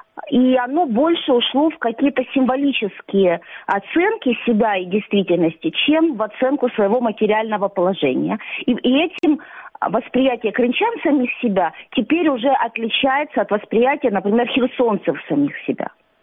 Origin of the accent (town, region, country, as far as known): Sukhumi, Abkhazia, Georgia